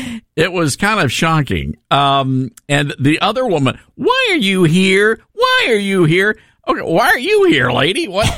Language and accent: English; the South, United States; But I'm from the South.